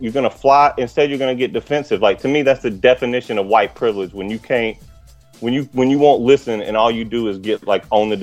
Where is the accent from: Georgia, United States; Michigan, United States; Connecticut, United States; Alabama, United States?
Alabama, United States; All right, so first of all, I grew up in Alabama. I grew up around that flag.